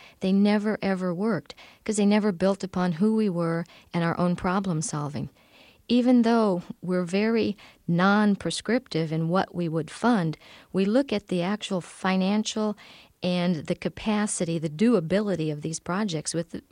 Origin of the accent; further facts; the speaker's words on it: Ohio, United States; We had a wonderful public school where I grew up in Ohio.